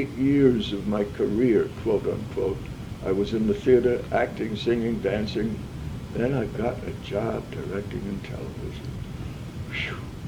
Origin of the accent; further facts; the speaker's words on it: Brooklyn, New York, United States; born there; I was born in Williamsburg, yeah, the depths of the poverty-stricken area.